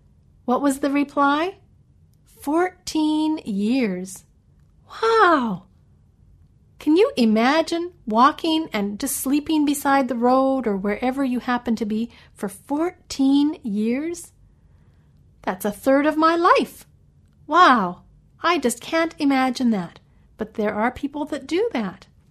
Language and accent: English; British Columbia, Canada; also born or lived in Washington State / Saskatchewan / Alberta; I always tell people that I'm from British Columbia because that's where I grew up. I've also lived in Washington State and in Saskatchewan and Alberta.